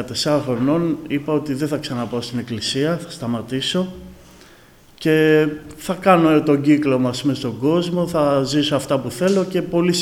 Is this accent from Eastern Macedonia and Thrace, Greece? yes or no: no; Corinth, Peloponnese, Greece; also born or lived in Athens / Larisa; Πολύ σύντομα, αφού γεννήθηκα, βρεθήκαμε στη Λάρισα και από εκεί στην Κόρινθο. Εκεί άρχισα να θυμάμαι σιγά σιγά τον εαυτό μου.